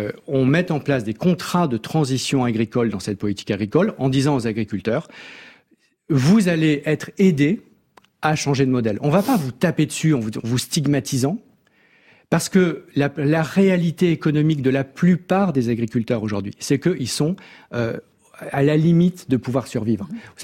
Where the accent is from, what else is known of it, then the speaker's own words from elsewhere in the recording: Hauts-de-France, France; Parce que moi, je viens du nord de la France.